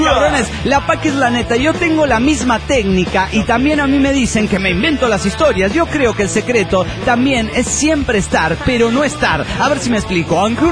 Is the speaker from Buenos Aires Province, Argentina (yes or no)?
yes; La Plata, Buenos Aires Province, Argentina; de La Plata, Argentina.